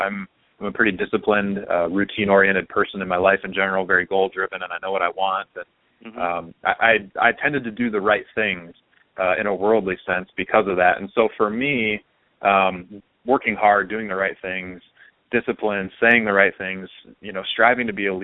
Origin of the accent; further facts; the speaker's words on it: Ohio, United States; I think the biggest running thing we had going was growing up in Ohio. Naturally, I rooted for the Buckeyes.